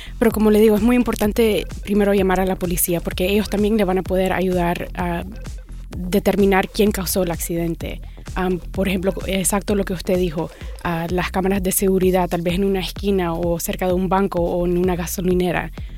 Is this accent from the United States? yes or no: yes; United States; born there; Bueno, como le digo, yo nací aquí en los Estados Unidos, pero mis padres son de Nicaragua.